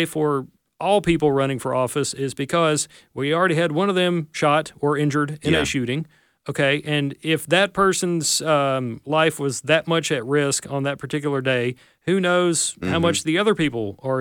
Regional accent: Amory, Mississippi, United States; My hometown and not far from here, I'm from Amory, Mississippi.

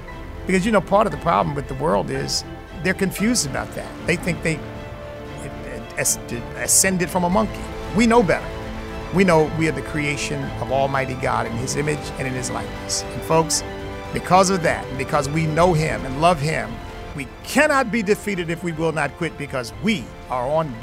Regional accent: Virginia, United States; Andrew from Virginia, from my home state here.

